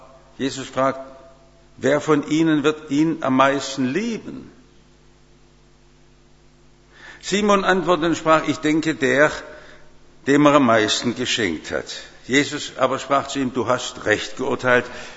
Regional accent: Bad Cannstatt, Baden-Württemberg, Germany; Ich komme ja aus Cannstatt und da steht die große Fruchtsäule mitten auf unserer Wiesen, dem Cannstatter Wasen.

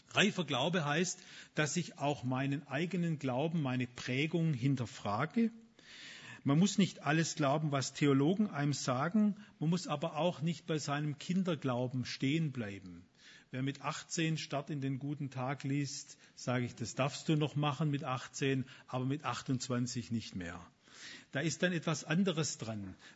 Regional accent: Stuttgart, Baden-Württemberg, Germany; ich komme zwar auch aus Stuttgart eigentlich

